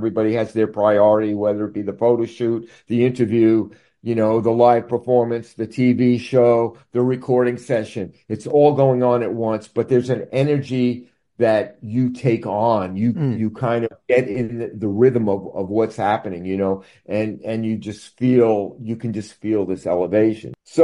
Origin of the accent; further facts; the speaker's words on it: Brooklyn, New York, United States; we had very similar roots of us growing up in Brooklyn and her growing up in Boston.